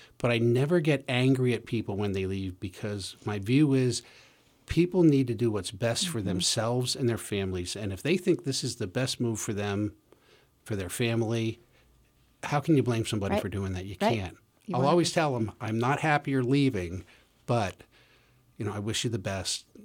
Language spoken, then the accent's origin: English; Coopersburg, Pennsylvania, United States; I actually grew up local. I grew up in Coopersburg.